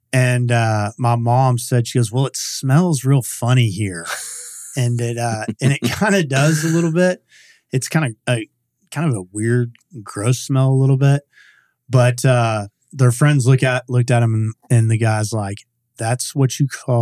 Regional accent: Beaumont, Texas, United States; So I am from Beaumont, Texas. Okay. I originally grew up there and then went to school in Chicago

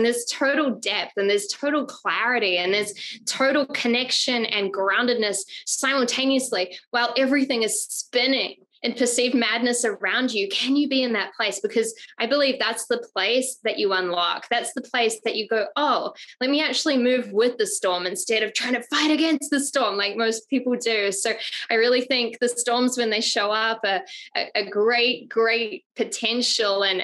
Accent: Auckland, New Zealand; And so I grew up in Auckland, New Zealand.

